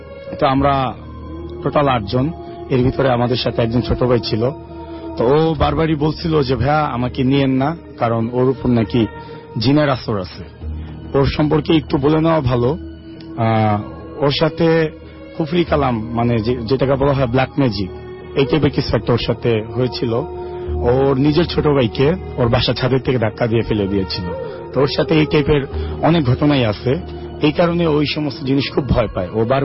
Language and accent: Bangla; Mirpur, Dhaka Division, Bangladesh; আমি মিরপুর 4 নম্বর থেকে এসেছি।